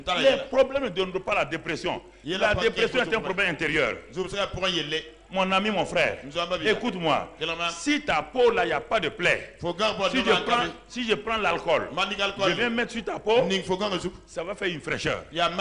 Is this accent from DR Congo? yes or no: no; Tougan, Boucle du Mouhoun, Burkina Faso; moved away; quand je suis allé en France, j'ai écrit chez moi à Tougan que le sol là est couvert de glace partout.